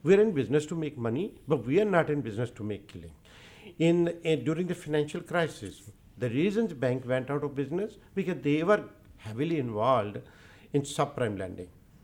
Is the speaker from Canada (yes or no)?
no; India; So the gold coins, like, I'm from India.